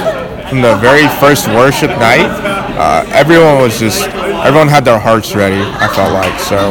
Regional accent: Charlotte, North Carolina, United States; I'm from Charlotte, North Carolina.

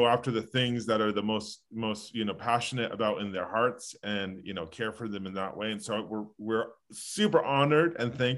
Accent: East Coast, United States; I'm from the East Coast. And so all I ever hear is that sort of thing.

